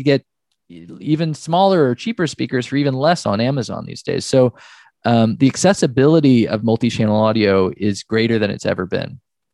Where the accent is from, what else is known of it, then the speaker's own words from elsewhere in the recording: Oklahoma, United States; born there; So for me, I was born in Oklahoma